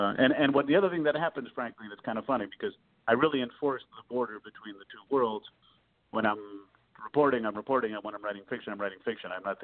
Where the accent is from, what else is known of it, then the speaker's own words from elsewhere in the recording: Chicago, Illinois, United States; they don't necessarily know that I'm a kid from the South Side of Chicago.